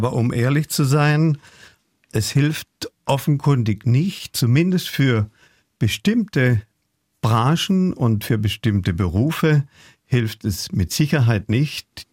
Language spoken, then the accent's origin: German; Günzburg, Bavaria, Germany; Ich bin in Günzburg aufgewachsen, in der Nähe von Ulm.